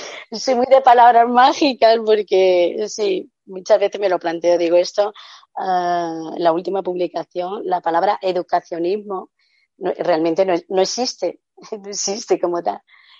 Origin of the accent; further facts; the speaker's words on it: Spain; al menos en mi país, en España